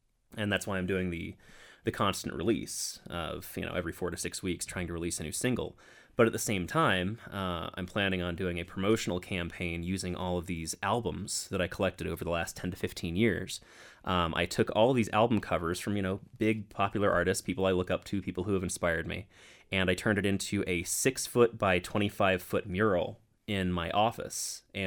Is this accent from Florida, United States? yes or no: yes; Brooksville, Florida, United States; moved away; And I actually, on my last CD, I wrote a song called … about my hometown.